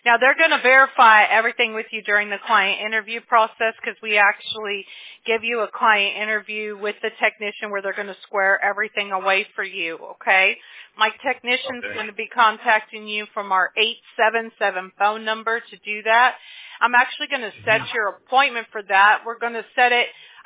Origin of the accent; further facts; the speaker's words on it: Mobile, Alabama, United States; born there; Let me tell you, I was born in Mobile, Alabama.